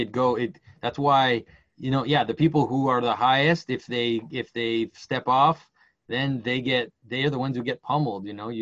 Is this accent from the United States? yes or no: no; Quebec, Canada; first language French; English is a second language; because I'm from Quebec, right? And I'm French Canadian, and my first language is French.